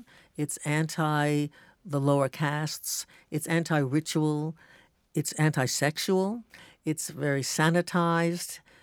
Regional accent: United States; This is about I'm a woman and I'm an American.

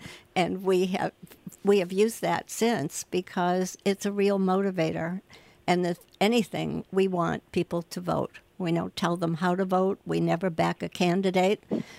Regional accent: Massachusetts, United States; I grew up in Massachusetts, and in Massachusetts, you couldn't buy contraception unless you were married.

